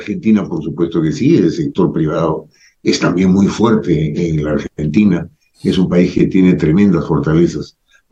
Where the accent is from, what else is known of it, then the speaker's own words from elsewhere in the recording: Peru; Nosotros como peruanos ya no tenemos que ver en la conformación de la agenda ni en las fechas.